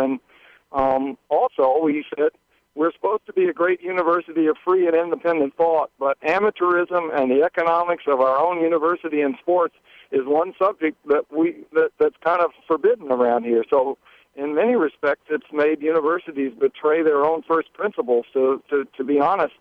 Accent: Georgia, United States; I got to go to the Alabama-Auburn game with Cam Newton, and I grew up in Georgia.

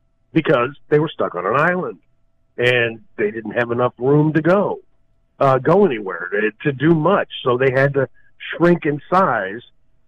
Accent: Missouri, United States; I'm from Missouri, and back in 1973, we had encounters of a monster that was dubbed Momo, Missouri Monster.

